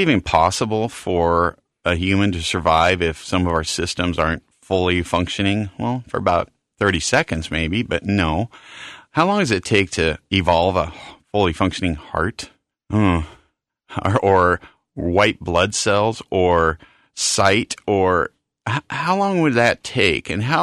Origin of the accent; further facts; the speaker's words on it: Mount Vernon, Washington, United States; born there; Yeah, I was born in Mount Vernon and out on the – we lived out by the tulip fields.